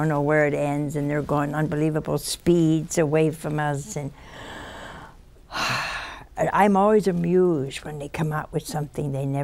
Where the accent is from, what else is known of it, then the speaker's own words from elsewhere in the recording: Ohio, United States; moved away as an adult; now in Hansville, United States; we came from Ohio. We've been here almost 40 years. And I see I have people here I love, but I didn't know them in Ohio.